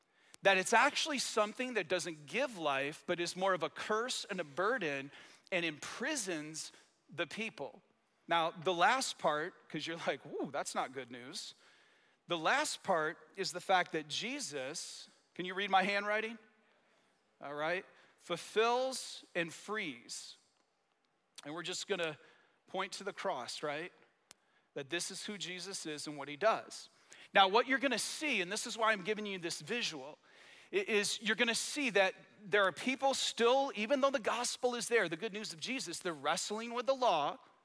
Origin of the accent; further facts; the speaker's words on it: Michigan, United States; I got to tell you, I grew up in Michigan, blue collar. I got a lot of grit.